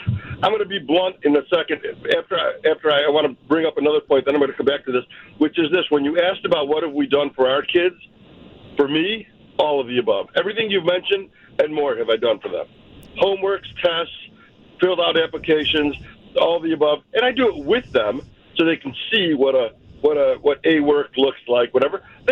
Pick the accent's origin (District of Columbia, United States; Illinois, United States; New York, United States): Illinois, United States; which is why I live in the North Shore, because I grew up on the South Side, and I didn't want my kids to go to the high school that I went to.